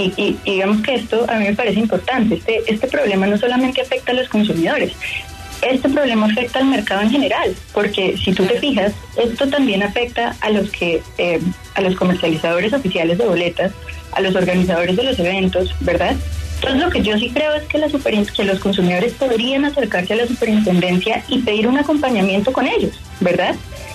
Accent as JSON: {"language": "Spanish", "country": "Colombia", "said": "nosotros como consumidores colombianos verifiquemos, ok, mi vendedor está acá en Colombia"}